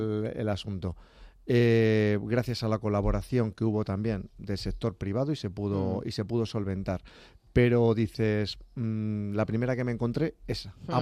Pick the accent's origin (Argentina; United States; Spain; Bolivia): Spain; Leganés, Community of Madrid; yo además a Leganés, pese a ser una gran ciudad, yo le sigo llamando mi pueblo, porque yo, excepto nacer, todo lo demás lo he hecho en Leganés